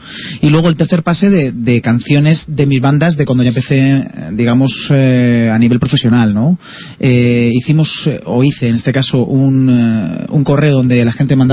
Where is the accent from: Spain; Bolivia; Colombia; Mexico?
Spain; Fuenlabrada, Community of Madrid; born there; no nací en Esparta, nací en Fuenla, pero casi, casi, ¿no?